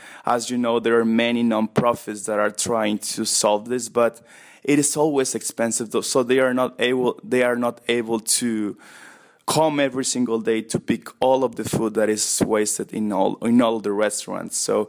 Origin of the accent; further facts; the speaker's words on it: Mexico; moved away as an adult; also born or lived in Germany / Brazil; now in United States; I'm from Mexico originally. I study half of my undergrad in Mexico, half of it in Germany. I worked for 2 years in Siemens in Munich. After that, I was transferred to Brazil. I lived for 2 years in Brazil.